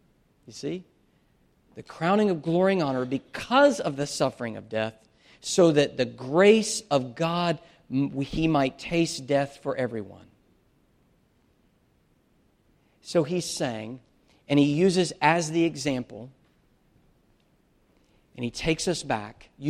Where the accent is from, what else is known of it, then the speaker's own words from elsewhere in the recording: the South, United States; I grew up in the South where Jesus is talked about, but he's more like a ghost.